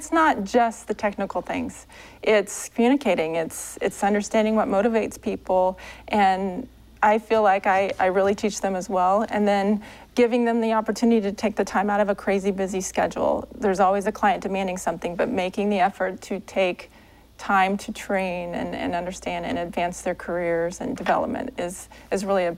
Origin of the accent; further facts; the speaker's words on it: Kansas City, Missouri, United States; I grew up in Kansas City